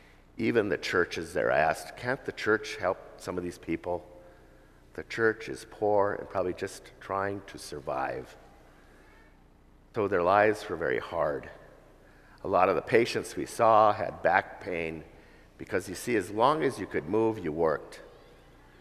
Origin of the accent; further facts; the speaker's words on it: United States; Gracious for, first of all, being an American.